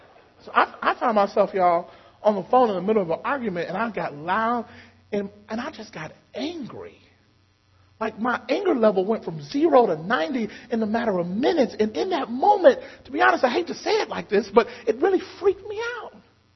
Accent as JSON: {"language": "English", "region": "Mississippi", "country": "United States", "tie": "born or raised there", "said": "You know, I grew up in Mississippi where we just honored. It was a joy to be old."}